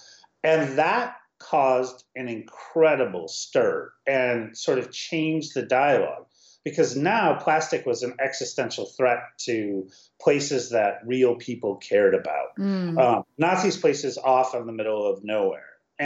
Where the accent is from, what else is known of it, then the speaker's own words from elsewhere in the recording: Minneapolis, Minnesota, United States; I'm originally from Minneapolis, and, you know, nobody was talking about plastic in the Midwest